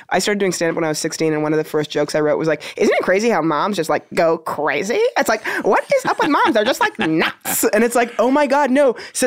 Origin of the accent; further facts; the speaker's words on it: Toronto, Ontario, Canada; I'm from Toronto.